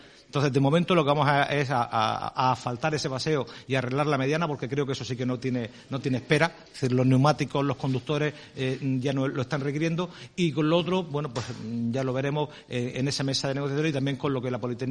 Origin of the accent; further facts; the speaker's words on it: Cartagena, Region of Murcia, Spain; yo no soy murciano. Murciano es un gentilicio que pertenece a una ciudad. Yo soy cartagenero, de la Comunidad Autónoma de la Región de Murcia.